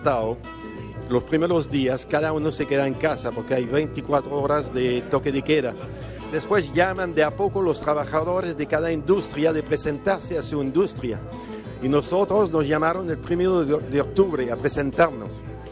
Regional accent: Quebec, Canada; moved away as an adult; cuando llegué a Chile y viví esos 6 años fantásticos. Y normalmente no volvía a mi tierra, pero fue el golpe que me obligó a retroceder y volver a Quebec.

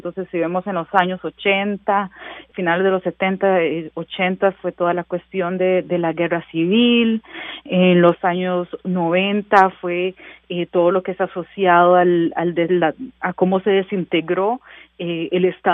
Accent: Costa Rica; Por eso es que decimos que somos la Suiza centroamericana, porque tenemos altos índices de desarrollo humano, porque somos un país seguro, progresista, que somos igualitarios

